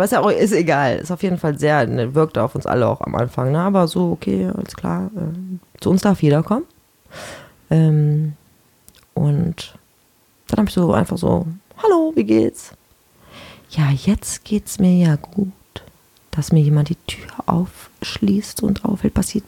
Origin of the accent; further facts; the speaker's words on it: Mönchengladbach, North Rhine-Westphalia, Germany; Ich komme aus Mönchengladbach.